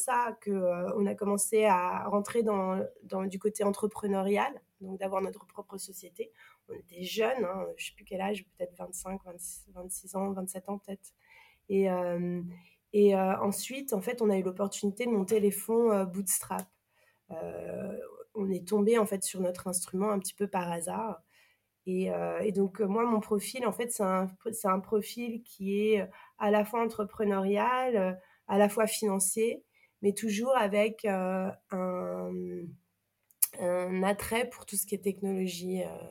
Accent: Normandy, France; moi, j'ai grandi en Normandie, dans l'Orne. Et ma mère est franco-allemande et mon père est de Guadeloupe.

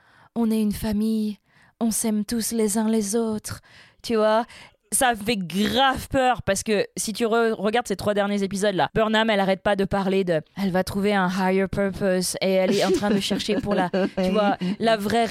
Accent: France; en tant que française

